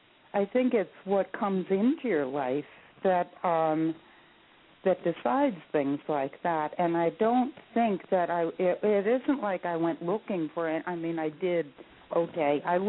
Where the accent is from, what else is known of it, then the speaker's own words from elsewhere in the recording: New Haven, Connecticut, United States; I was growing up outside of New Haven, Connecticut, in a Yale bedroom community.